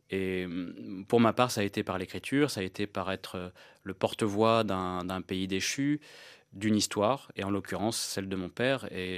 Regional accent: France; moved away as an adult; j'ai passé 25 ans de ma vie depuis ma naissance en France. J'ai un amour pour mon pays, c'est mon pays, et je n'ai aucun problème à parler mes origines tout en assumant le fait d'être français.

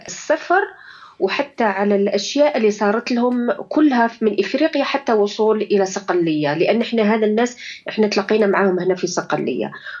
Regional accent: Algeria; طبعا أنا من أصلي جزائرية

